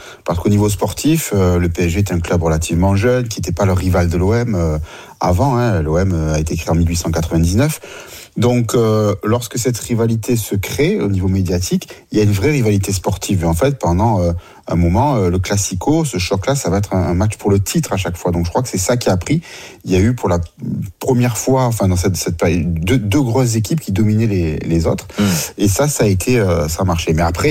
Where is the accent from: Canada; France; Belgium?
France; Marseille, Provence-Alpes-Côte d'Azur; moi je suis marseillais, je suis abonné, il n'y a pas de problème.